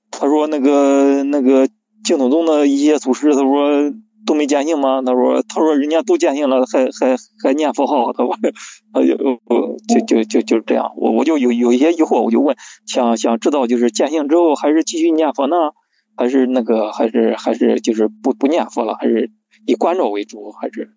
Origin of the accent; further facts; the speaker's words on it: Shangqiu, Henan, China; 我上丘的。